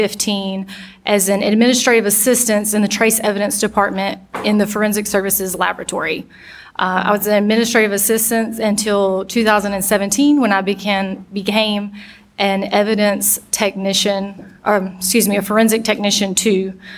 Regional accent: South Carolina, United States; I grew up in the Midlands area of South Carolina. Upon graduating high school, I attended Clemson University

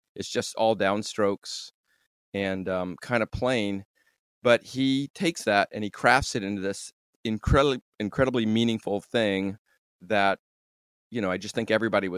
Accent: Juneau, Alaska, United States; Like our story was the bass player and I came from Juneau, Alaska. And I think we're like right off the turnip truck from Juneau, Alaska.

